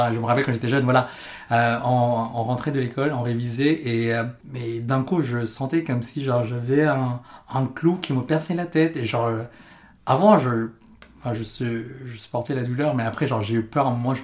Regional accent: San Juan, Philippines; je suis né à San Juan, c'est à côté de Manny, c'est aux Philippines.

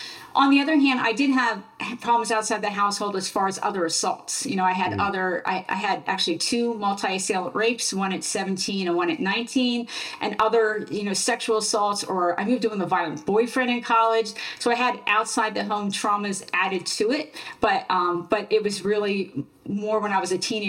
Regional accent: New Jersey, United States; I grew up in Central Jersey

